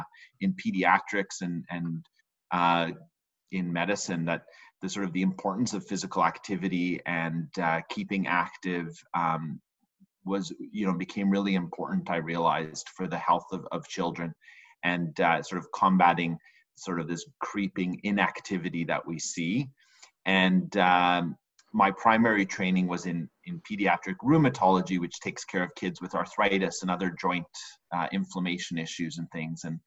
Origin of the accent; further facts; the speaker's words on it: Vancouver, British Columbia, Canada; also born or lived in Stockholm, Sweden; Yeah, I was actually born in Stockholm, Sweden, but Vancouver's been home for me for over 30 years and grew up here.